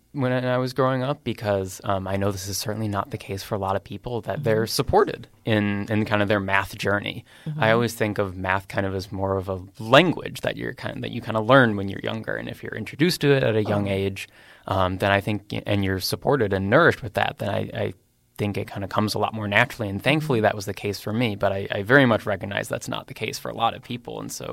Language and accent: English; Chicago, Illinois, United States; I'm from the Chicago area, and so we would go to like the Admiral Planetarium and things like that.